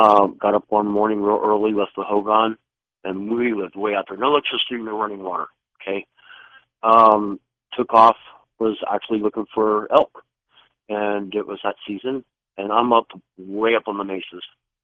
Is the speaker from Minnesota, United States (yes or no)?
no; Ohio, United States; I took off running because I'm from Ohio. I'm from Cincinnati, a little town outside of Cincinnati.